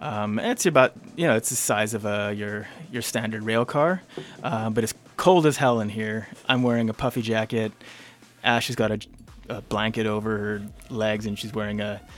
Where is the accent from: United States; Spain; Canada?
Canada; I gotta make sure I check that as a Canadian artist on here then.